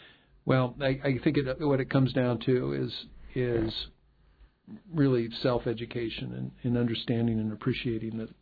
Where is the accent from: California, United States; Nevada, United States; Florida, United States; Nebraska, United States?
Nebraska, United States; I remember when I grew up in Nebraska, I went to a truck stop.